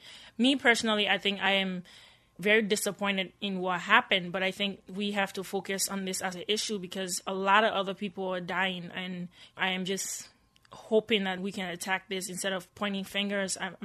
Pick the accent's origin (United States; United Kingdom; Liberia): Liberia; I am from Liberia, but I live here.